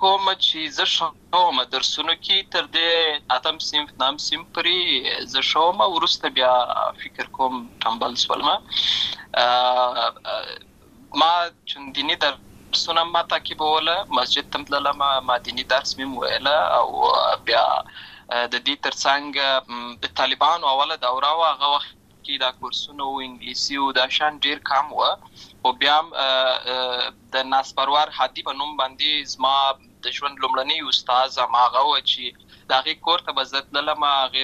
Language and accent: Pashto; Lashkar Gah, Helmand, Afghanistan; also born or lived in Uruzgan; زه په اصل کې د اروزګان ولایت یم، اما زه په هلمند ولایت لشکرګاه کې پیدا شوی یم، اما د لوی سوی یم، عملته مې ښوونځی لسته ده، عملته مې ټول ژوند مې له هماغه ځای څخه پیل شوی دی، خو په اصل کې زه د اروزګان ولایت څخه.